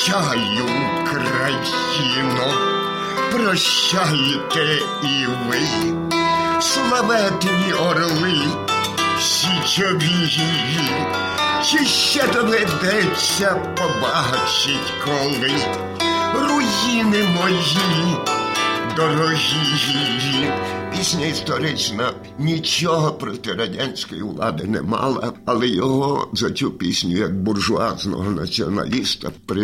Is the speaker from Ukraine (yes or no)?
yes; Ivano-Frankivsk Oblast, Ukraine; born there; Я народився на Івано-Франківщині.